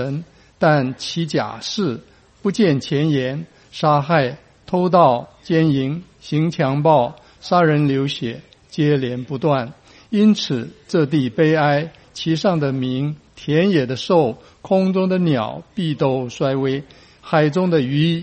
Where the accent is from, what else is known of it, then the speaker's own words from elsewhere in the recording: China; 但是身为中国人，如果有人对我说中国人呐，你要听